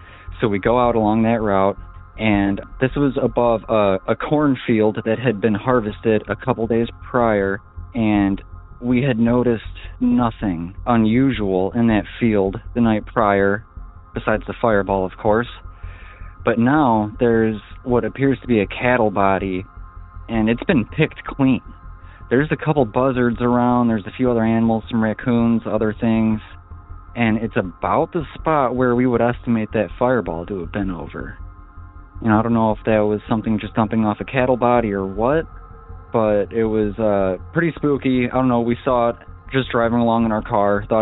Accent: Illinois, United States; I'm from West Central Illinois.

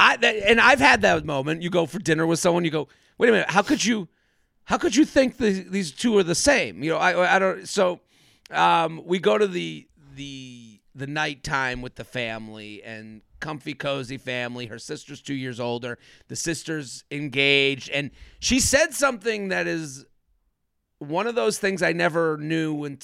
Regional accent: Massachusetts, United States; I'm from outside of Boston, so I'm from the New England area, but Vermont's like kind of the farthest away.

